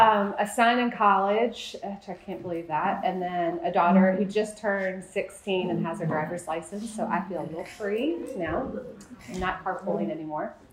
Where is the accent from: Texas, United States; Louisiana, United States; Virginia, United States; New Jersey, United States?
Virginia, United States; I pleaded to be picked up in upstate New York, and I'm from Virginia.